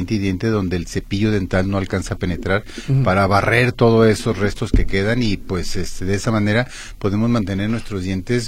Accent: Mexico; que nosotros somos muy, muy, muy, muy dados a eso como mexicanos.

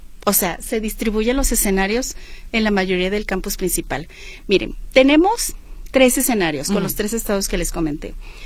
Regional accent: Guadalajara, Jalisco, Mexico; Pues Jalisco, porque somos orgullosamente tapatíos.

